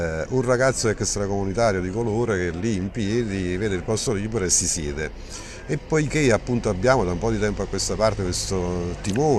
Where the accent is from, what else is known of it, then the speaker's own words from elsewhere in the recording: Naples, Campania, Italy; e ogni volta da napoletani siamo riusciti a prenderci qualcosa da parte dei popoli che sono arrivati a Napoli